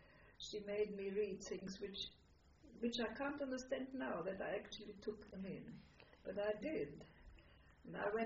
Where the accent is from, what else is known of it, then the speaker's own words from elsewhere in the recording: Jablonec, Liberec Region, Czechia; I grew up in Jablonec, which is a Czech name, but it was an entirely German part. It was in the Sudets.